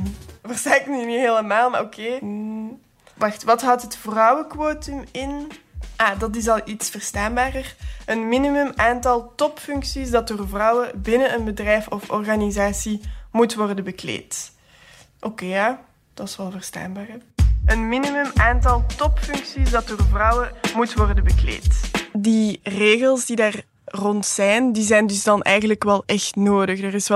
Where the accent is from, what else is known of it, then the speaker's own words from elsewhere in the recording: Brussels, Brussels-Capital Region, Belgium; Allee, als ik zo rondloop, ik ben ook van Brussel, in Brussel, dan zie ik toch wel heel erg veel mensen met een migratieachtergrond.